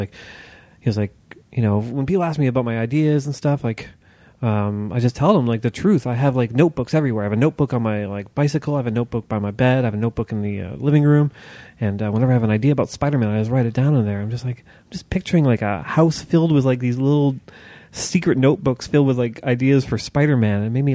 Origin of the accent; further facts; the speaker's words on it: Barrie, Ontario, Canada; I'm from Barrie, but yeah. I was at school in Oakville, and I came to Toronto